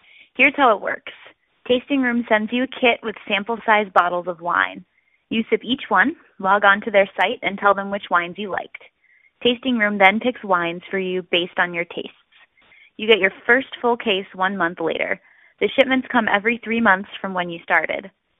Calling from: Alexandria, Virginia, United States; I'm calling from Alexandria, Virginia.

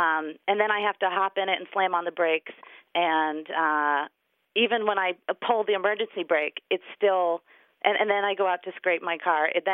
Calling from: Cambridge, Massachusetts, United States; I'm calling from Cambridge, Massachusetts.

